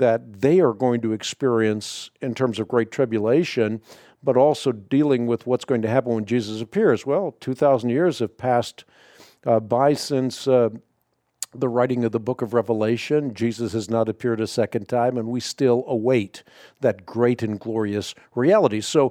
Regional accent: Netherlands; moved away; that's where we immigrated when I immigrated from the Netherlands.

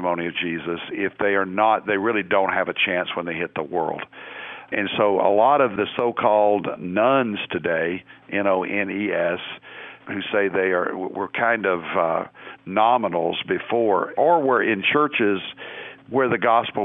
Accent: Conway, Arkansas, United States; born there; I mean, look, I was born in Conway, Arkansas, a little town outside of Little Rock

